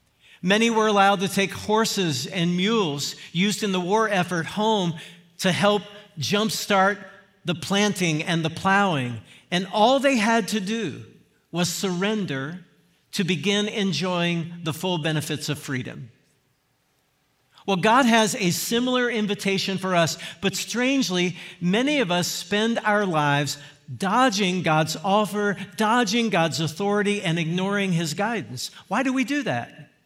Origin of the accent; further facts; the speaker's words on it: Virginia, United States; My home state is Virginia